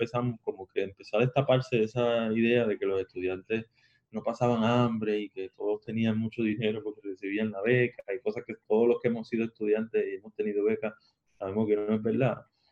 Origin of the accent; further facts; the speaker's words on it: Caguas, Puerto Rico; Yo soy de Caguas y me encanta el campo y me encantan los sitios así llenos de muchos árboles y de mucho verde. Y decidí mudarme para Calley porque me gustó mucho, ¿verdad?, el pueblo de Calley. Entonces vivía bien cerca de la Yupi